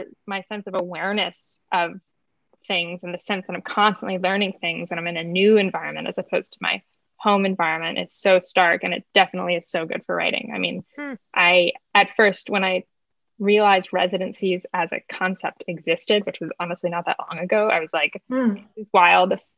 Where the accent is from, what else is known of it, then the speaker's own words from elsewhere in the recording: East Coast, United States; I recently moved from Brooklyn to Washington State and it's my first time. I grew up in the East Coast